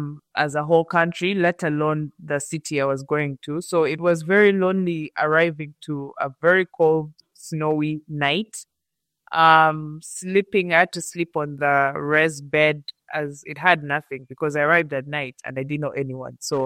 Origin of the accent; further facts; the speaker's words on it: Uganda; moved away as an adult; now in Canada; I grew up in Uganda, born in Uganda.